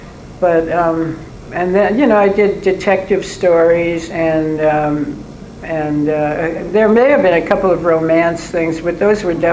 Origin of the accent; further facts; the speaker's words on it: United States; Excuse me, I'm an American, but I have to say this.